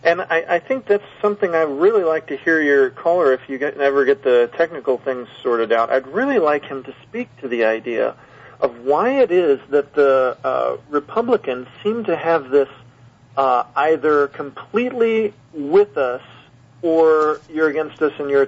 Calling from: Minnesota, United States; from Minnesota.

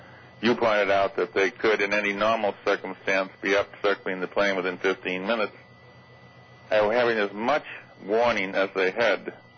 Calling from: California, United States; I'm out in California.

